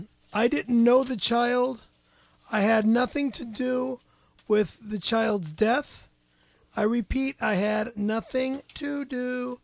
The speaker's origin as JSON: {"language": "English", "country": "United States", "said": "I'm not a homosexual. I am Italian and I am an American."}